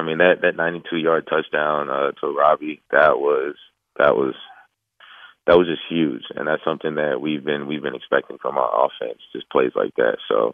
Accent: Dallas, Texas, United States; Loved every second of it. I'm from Dallas. I loved every second.

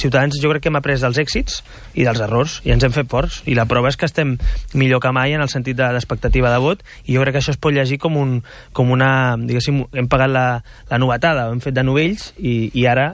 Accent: Catalonia, Spain; I jo crec que molts catalans ni som catalanistes ni espanyolistes. Simplement som catalans, som espanyols

